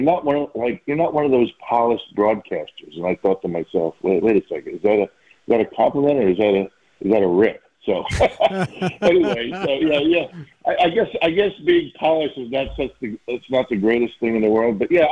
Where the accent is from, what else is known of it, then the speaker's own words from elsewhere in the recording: New Jersey, United States; moved away as an adult; now in Wisconsin, United States; I grew up in New Jersey, but got drafted by the Brewers, and since 1994, I've owned a house here. And I consider myself a Wisconsinite.